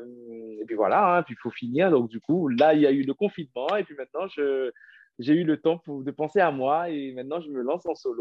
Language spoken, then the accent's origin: French; Haiti; moved away as an adult; Ok. Bon, alors … Je suis de Haïti. Je viens d'Haïti. J'ai vécu là-bas. Et après, j'ai fait mes études en France, à Bordeaux, plus précisément, où j'ai eu un Master 2 en ingénierie mathématique. Et puis après, j'ai quitté Bordeaux, j'ai travaillé sur Paris